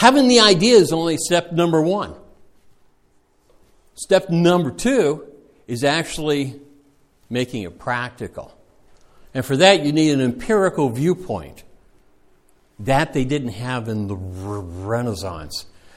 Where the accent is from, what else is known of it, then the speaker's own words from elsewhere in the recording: England, United Kingdom; Yeah, I pronounce it Kabbalah too, because we're English.